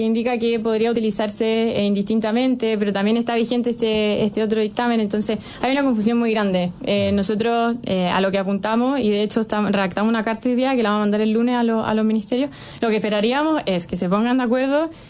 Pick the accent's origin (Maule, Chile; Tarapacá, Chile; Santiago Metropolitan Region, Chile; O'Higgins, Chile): O'Higgins, Chile; Rancagua; Yo soy de Rancagua, así que esto en el colegio me tocaba